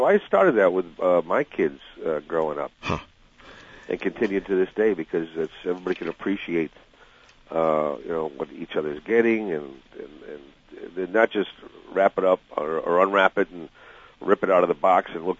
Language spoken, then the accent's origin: English; New England, United States; Oh, well, it was winters. I grew up in New England, and I remember...